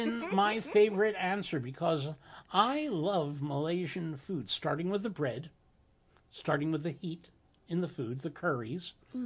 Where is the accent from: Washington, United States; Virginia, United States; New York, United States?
New York, United States; Jackson Heights; I'm from Jackson Heights. I know Forest Hills.